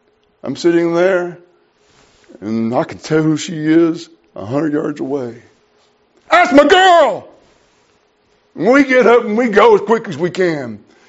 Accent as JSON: {"language": "English", "town": "Grenada", "region": "Mississippi", "country": "United States", "tie": "born or raised there", "said": "I grew up in Grenada, Mississippi."}